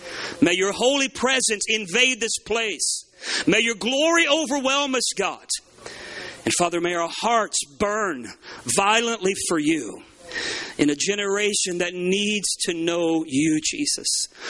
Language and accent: English; Panacea, Florida, United States; I was born in Pensacola, Florida, and then my stepfather moved us over to the Tallahassee, Florida area, just south of Tallahassee, in a real rural wooded county called Wakulla County down near Panacea, Florida.